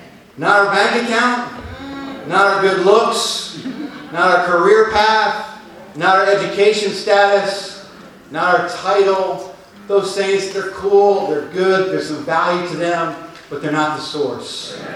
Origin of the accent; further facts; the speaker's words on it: New Jersey, United States; I grew up in Sussex County, and we grew up on 3 acres. We had chickens. We had a huge garden. We lived on a dirt road, and we were surrounded by farms.